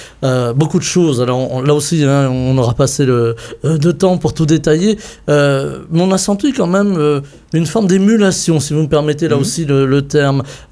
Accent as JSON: {"language": "French", "region": "Brittany", "country": "France", "said": "chez nous en Bretagne"}